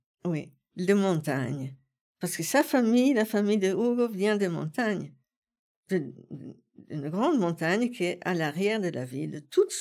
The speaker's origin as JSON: {"language": "French", "town": "Vicenza", "region": "Veneto", "country": "Italy", "said": "vu que je suis italienne moi-même. J'étais surprise. On a parlé et on a découvert assez vite qu'on venait de la même partie de l'Italie, pas seulement de la même partie, de la même région, mais de la même ville."}